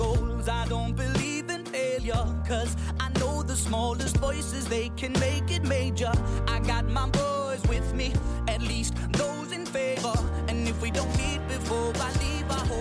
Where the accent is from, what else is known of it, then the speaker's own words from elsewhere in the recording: United Kingdom; But I love being British and I love living here. And this is my home and it always will be, regardless of all the other things that define me.